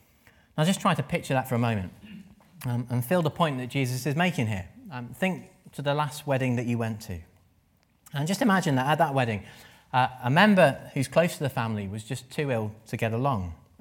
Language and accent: English; England, United Kingdom; We're British, perhaps. We're polite.